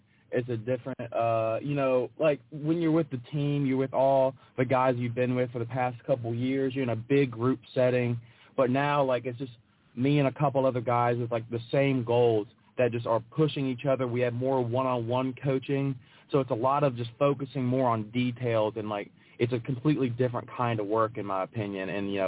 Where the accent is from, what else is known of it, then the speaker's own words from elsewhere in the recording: Memphis, Tennessee, United States; But also, I enjoyed growing up in Memphis.